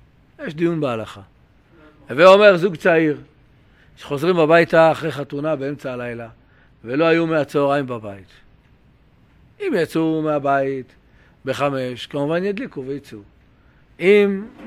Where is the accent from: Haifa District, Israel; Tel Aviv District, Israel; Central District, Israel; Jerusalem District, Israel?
Jerusalem District, Israel; Jerusalem; אנחנו ירושלמים ותיקים